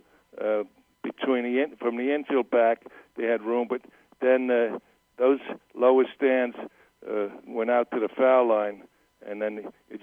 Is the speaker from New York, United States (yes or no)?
yes; Mount Vernon, New York, United States; Like in my hometown of Mount Vernon, I'd say two-thirds of the fans were Yankee fans and one-third were Giant fans.